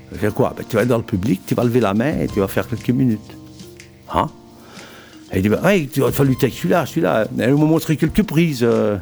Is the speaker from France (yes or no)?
no; Liège, Wallonia, Belgium; also born or lived in Hornu; Bon, je suis né à Ornu, au Borinage.